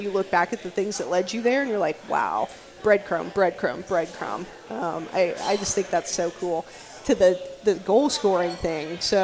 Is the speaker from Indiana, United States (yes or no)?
yes; Indiana, United States; I'm from Indiana, so basketball, like, everybody plays basketball, right?